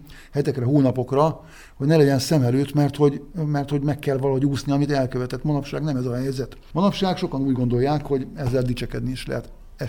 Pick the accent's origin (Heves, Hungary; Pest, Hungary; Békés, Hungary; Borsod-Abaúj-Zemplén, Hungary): Borsod-Abaúj-Zemplén, Hungary; Sátoraljaújhely; ebben az esetben nekem Sátorajúhelyet kell képviselnem. Tudom, hogy mi a jó ezeknek az embereknek, itt születtem, itt éltem, és itt vagyok polgármester 22 éve